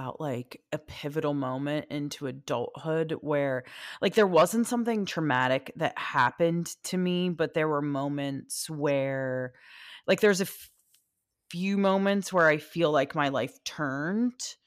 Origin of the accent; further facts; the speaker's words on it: Philadelphia, Pennsylvania, United States; we're from Philly and there's like a certain life that you're told to live or expected to live.